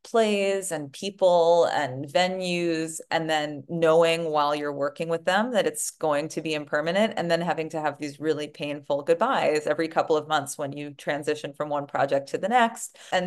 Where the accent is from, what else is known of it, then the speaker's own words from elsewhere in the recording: New York City, New York, United States; Well, I grew up experiencing a lot of musical theater. I'm from New York City. My family went to the theater a lot, and I saw a lot of musicals as a kid.